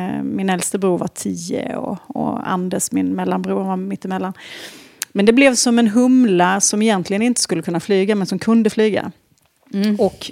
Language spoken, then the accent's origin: Swedish; Hylte, Halland County, Sweden; från Hylte kommun på gränsen mellan Halland och Småland. Det hörs möjligen på min dialekt. Jag tror jag har en del kvar, eller jag vet att jag har en del kvar.